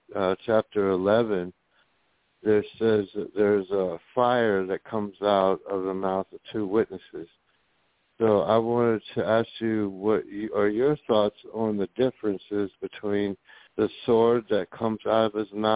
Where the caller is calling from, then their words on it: Sarasota, Florida, United States; Hello, this is … calling from Sarasota.